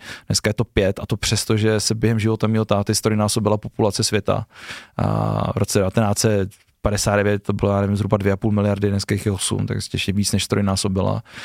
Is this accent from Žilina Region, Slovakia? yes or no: yes; Žadec, Žilina Region, Slovakia; když přijdu do Žadce ze Pelíny a jsem ze Žadce původem.